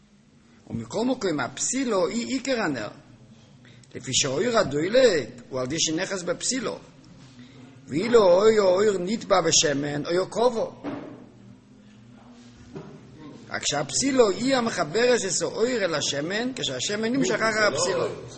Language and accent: Hebrew; Jerusalem, Jerusalem District, Israel; עכשיו בשבת אנחנו ירושלמים